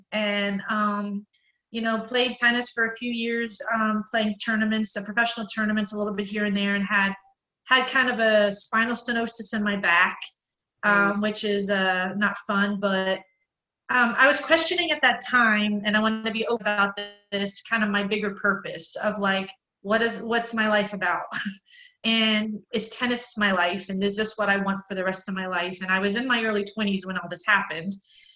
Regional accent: Memphis, Tennessee, United States; So I did, as a child, I grew up in Memphis, Tennessee. At the age of 5, I learned how to play tennis.

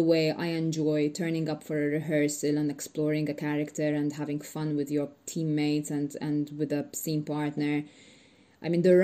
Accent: Malta; first language Maltese; English is a second language; And to me, Maltese is not just my mother language, it's the language which goes a couple layers further, you know, in terms of depth.

